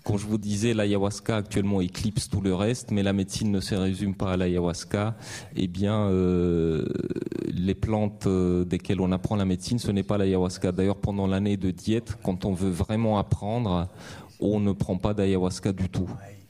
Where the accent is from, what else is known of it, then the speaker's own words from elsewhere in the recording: France; moi je viens de France